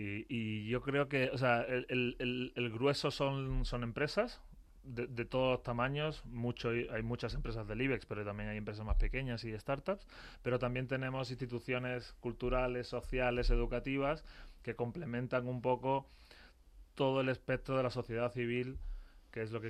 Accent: Huelva, Andalusia, Spain; que pues yo soy de Huelva

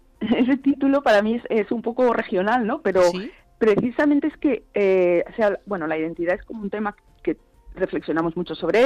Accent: Castile, Spain; Y pienso, al final soy castellana.

